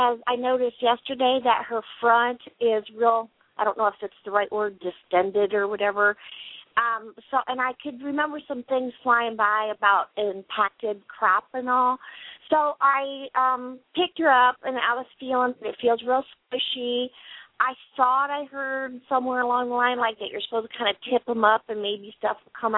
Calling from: Indiana, United States; I'm calling from Indiana.

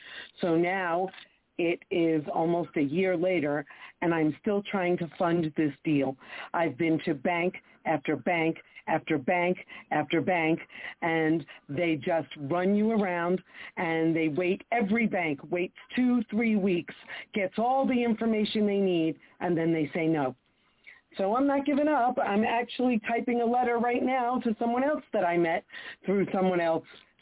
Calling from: New Jersey, United States; I'm calling from New Jersey.

